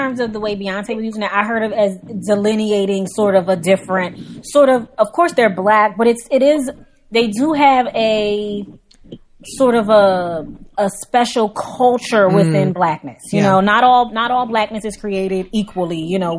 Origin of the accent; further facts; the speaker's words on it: United States; Like I'm Black American. My family is from Georgia and Alabama first. Like Georgia, Alabama came up to Philly from there.